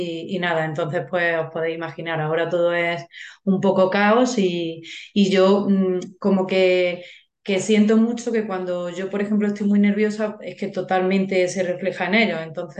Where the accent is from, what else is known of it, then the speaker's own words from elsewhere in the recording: Córdoba, Andalusia, Spain; moved away as an adult; now in Madrid, Spain; soy de Córdoba, pero vivo en Madrid. Vine aquí justo recién terminé la carrera, mi chico estaba aquí y nada, desde entonces estoy aquí en Madrid.